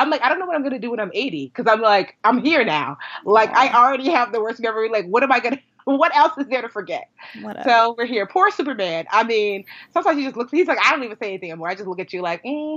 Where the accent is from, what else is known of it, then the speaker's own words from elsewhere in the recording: Nigeria; Her husband is Nigerian. Well, we're all Nigerian, but he like was born and raised in Nigeria.